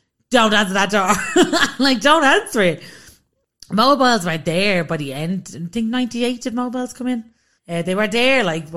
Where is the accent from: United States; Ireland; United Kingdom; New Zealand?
Ireland; Baldoyle, Leinster; I grew up in Stapola Lawns in Baldoyle.